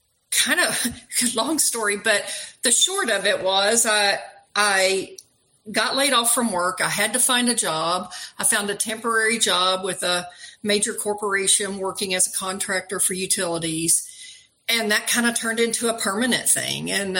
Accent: Tennessee, United States; Oh, I grew up outside of Nashville, so I missed the green.

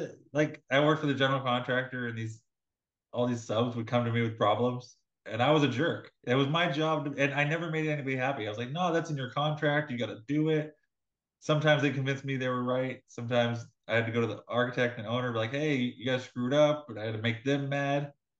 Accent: Vallejo, California, United States; also born or lived in Hemet; I was born in Hemet, California, and Vallejo through high school.

